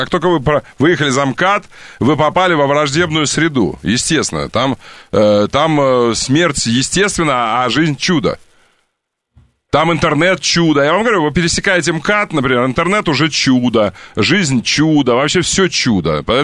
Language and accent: Russian; Omsk, Omsk Oblast, Russia; Ты знаешь, что я из Омска? Знаешь, что я из Омска?